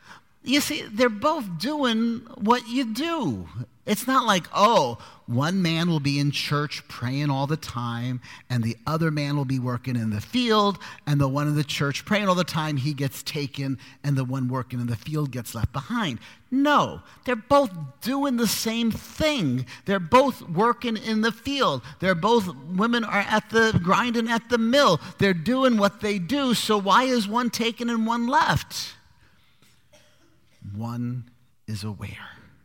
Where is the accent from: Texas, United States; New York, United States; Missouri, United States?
New York, United States; Brooklyn; I grew up in Brooklyn. We had holidays, Jewish holidays. Rosh Hashanah, Yom Kippur.